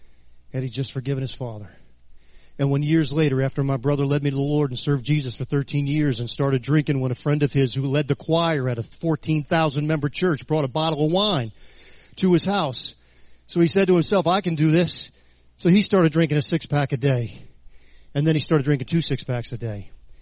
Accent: New Orleans, Louisiana, United States; I grew up in New Orleans, you know, so the culture is, you know what the culture is.

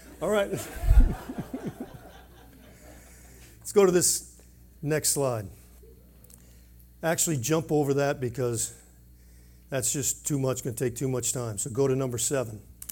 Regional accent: New Orleans, Louisiana, United States; I grew up in New Orleans. Nancy grew up in Atlanta. We find ourselves in winter wonderland.

